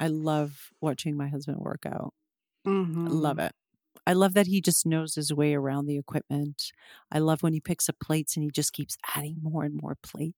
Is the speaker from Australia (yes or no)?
no; Canada; I'm Canadian